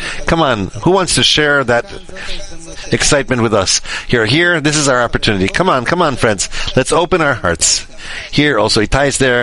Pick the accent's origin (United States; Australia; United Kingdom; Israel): Israel; Beersheba, Southern District; Hello, friends. I'm from Be'er Sheva, and I was supposed to represent the group in this matter.